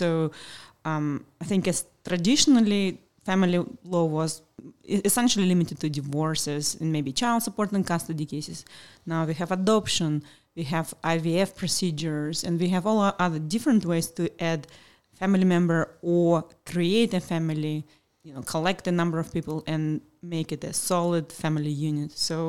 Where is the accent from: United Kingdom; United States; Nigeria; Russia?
Russia; English is a second language; I am born and raised in Russia, so as Russian as they get.